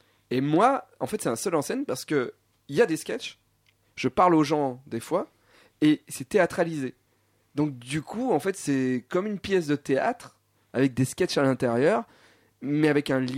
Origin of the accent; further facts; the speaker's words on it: Auvergne-Rhône-Alpes, France; moved away as an adult; now in Paris, France; le spectacle explique ce qui a fait que je suis parti de l'Ardèche pour essayer d'aller gagner ma vie en faisant rire les gens à la capitale